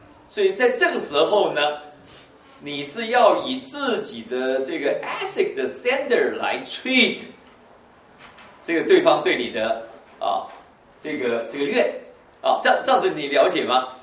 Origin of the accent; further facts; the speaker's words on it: China; 我们中国人常常讲这个传统的文化哈，中华文化里面常常讲道德